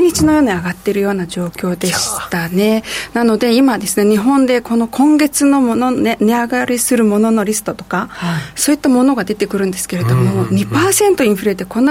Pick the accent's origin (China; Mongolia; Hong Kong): Mongolia; Japanese is a second language; now in Japan; はい、モンゴル出身です